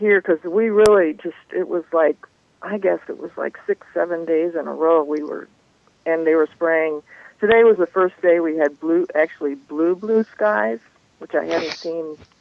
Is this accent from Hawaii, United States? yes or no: yes; Hawaii, United States; born there; now in St. Louis, United States; I was born in Hawaii, and we talked about Hawaii.